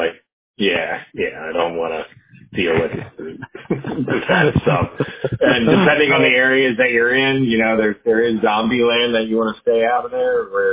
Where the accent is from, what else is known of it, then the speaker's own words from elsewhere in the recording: Philadelphia, Pennsylvania, United States; born there; I was born in Port Richmond, Kensington area, and it was really nice.